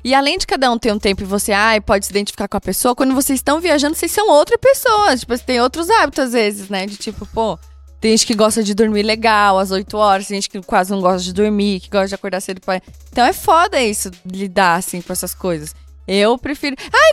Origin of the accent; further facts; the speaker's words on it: Rio de Janeiro, Brazil; e a gente é carioca, né, mano?